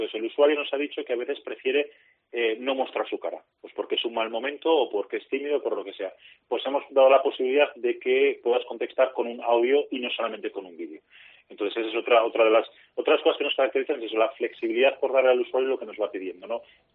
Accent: Zaragoza, Aragon, Spain; Pero yo soy de Zaragoza, soy mañico

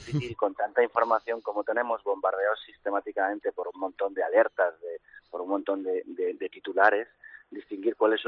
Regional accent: Madrid, Community of Madrid, Spain; yo soy madrileño, pero siempre Cantabria tiene mucho tirón para cualquier madrileño.

